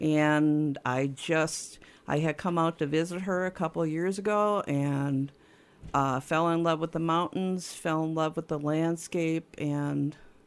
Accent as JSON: {"language": "English", "region": "Minnesota", "country": "United States", "said": "Well, I'm originally from the Twin Cities area. And for people who don't know what Twin Cities means, it's the Minneapolis and St. Paul area, Minnesota"}